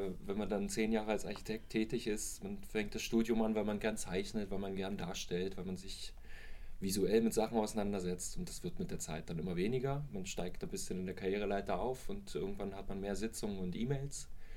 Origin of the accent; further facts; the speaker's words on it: Cottbus, Brandenburg, Germany; moved away as an adult; now in Switzerland; ich bin gebürtiger Cottbusser, in Cottbus-Sachsendorf aufgewachsen, im Plattenbauviertel an der BTU Cottbus Architektur studiert. Bin jetzt auch noch als Architekt tätig. Und nach dem Studium, dann nach 22 Jahren in Cottbus, war es Zeit für eine Luftveränderung.